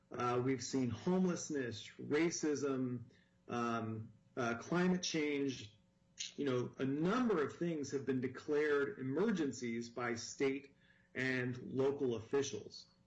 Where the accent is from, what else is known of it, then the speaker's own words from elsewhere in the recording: Ohio, United States; I am from Ohio, and in my home state, a lot of the orders came from an unelected state health director.